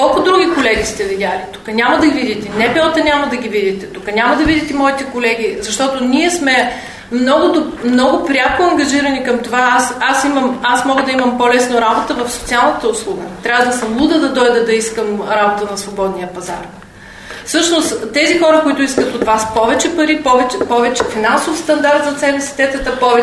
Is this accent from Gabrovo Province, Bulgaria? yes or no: yes; Gabrovo, Gabrovo Province, Bulgaria; born there; Може би факта, че не обичам да се харчат пари, защото съм габровец по рождение.